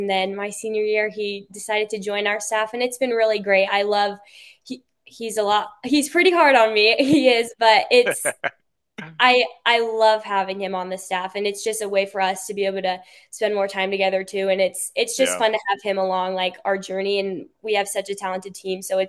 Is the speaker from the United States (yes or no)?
yes; Indiana, United States; which is so cool because like growing up in Indiana, like just a huge Hoosiers fan